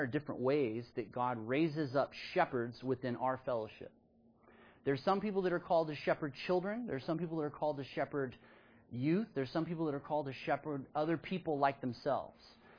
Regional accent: Austin, Texas, United States; because I grew up in Austin.

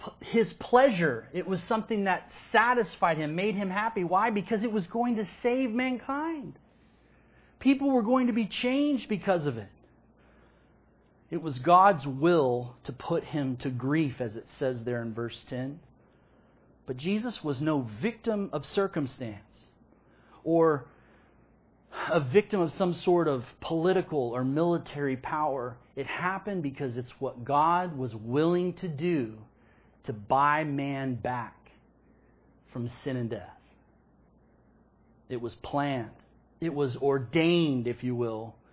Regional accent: Texas, United States; You know, I grew up in Texas

